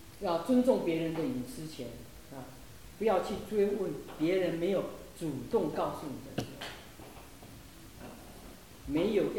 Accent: China; 我发现我们中国人常常又会有一种感觉

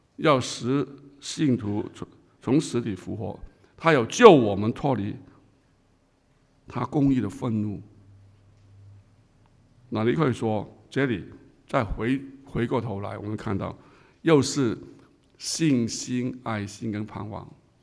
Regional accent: China; 我们中国人说白扯什么竿头更进一步，对不对？

